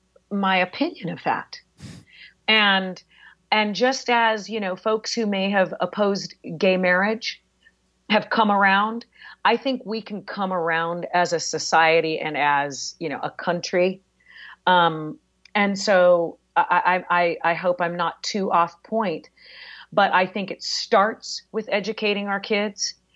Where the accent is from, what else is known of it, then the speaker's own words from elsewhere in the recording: California, United States; I grew up in the South Bay and, you know, my parents were upper middle class and we went to phenomenal public schools our whole lives, but we were the brown kids.